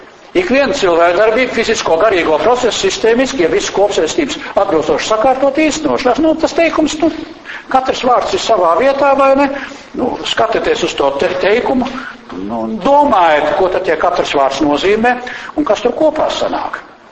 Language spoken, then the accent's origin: Latvian; Valmiera, Valmiera Municipality, Latvia; Es arī atceros, es atbraucu no Pāķiem, no Valmieras, vai ne?